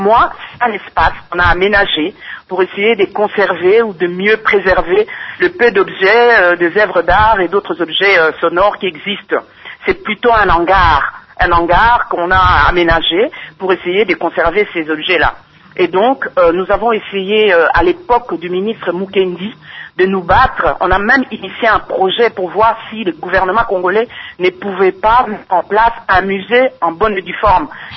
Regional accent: Belgium; Moi, je viens de la Belgique. On a plus de 3000 musées en Belgique.

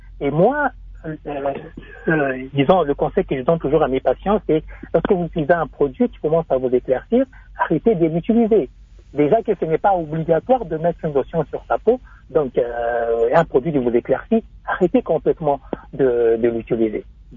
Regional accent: Katanga, DR Congo; Moi-même, je suis natif du Katanga.

